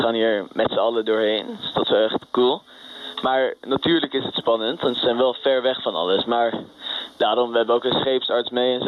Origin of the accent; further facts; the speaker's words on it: Hilversum, North Holland, Netherlands; Ik kom uit Hilversum.